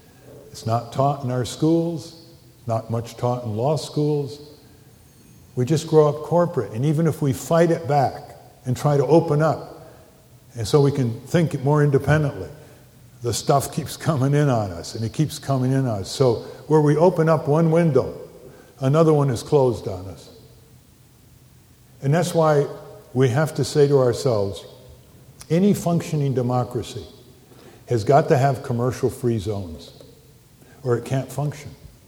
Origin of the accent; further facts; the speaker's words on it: Connecticut, United States; I was raised in Connecticut, so I know what town meetings are about.